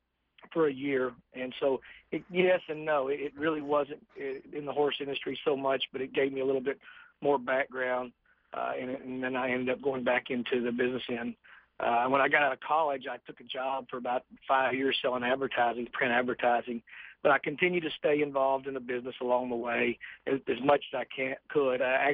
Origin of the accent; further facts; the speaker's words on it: Texas, United States; Like I said, I grew up in the city between Dallas and Fort Worth there. And we didn't have pari-mutuel wagering at that time in Texas.